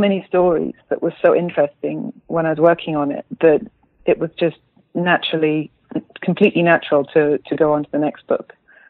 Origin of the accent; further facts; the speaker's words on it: United Kingdom; now in Berlin, Germany; I'm a British writer. I live in Berlin. I've been here for the last 11 years